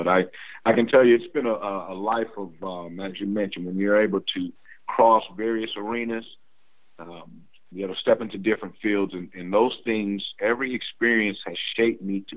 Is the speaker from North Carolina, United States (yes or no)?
no; St. Paul, Minnesota, United States; Well, I was born in St. Paul, Minnesota, and which is probably a little bit more known as the Twin Cities, Minneapolis and St. Paul.